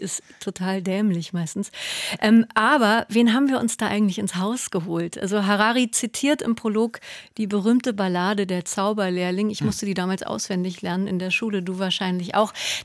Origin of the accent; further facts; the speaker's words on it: Berlin, Germany; Das geht mir als Urberlinerin ehrlich gesagt auch ganz schön oft so, wenn ich durch Berlin fahre.